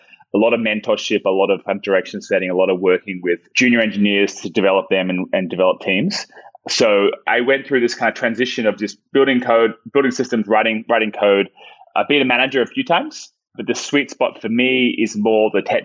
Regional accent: Australia; moved away as an adult; now in United States; I'm Australian. Maybe you can hear. I'm kind of losing my accent. I've been in the States about 16 years, and I came out here originally for grad school, ended up staying in the tech industry.

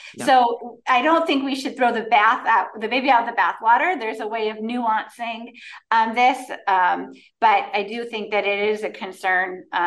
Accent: Warwick, Rhode Island, United States; also born or lived in Seekonk; I am a native Rhode Islander. I grew up in Warwick, and then my family moved to Seekonk.

